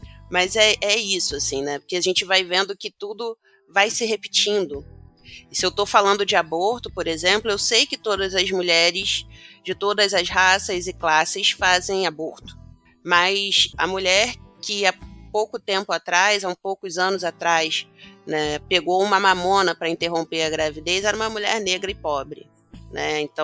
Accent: Nilópolis, Rio de Janeiro, Brazil; sou de Nilópolis, da Baixada Fluminense

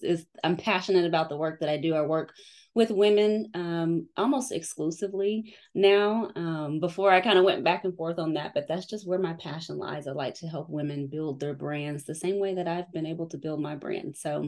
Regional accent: Oklahoma, United States; born there; I'm not a Jersey girl. I'm an Oklahoma girl. I was born in Oklahoma, but I actually have been in South Carolina for 8 years.

